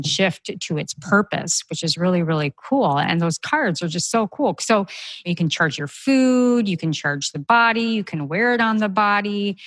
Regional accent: Minnesota, United States; I'm so Minnesotan.

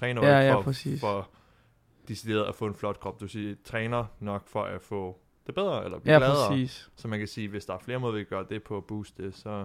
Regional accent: Tejn, Capital Region of Denmark, Denmark; Jeg er født og opvokset i, jeg er født i Tegn og boede i Tegn. Sådan en lille flække på Bornholm. Men det meste af tiden har jeg boet på landet.

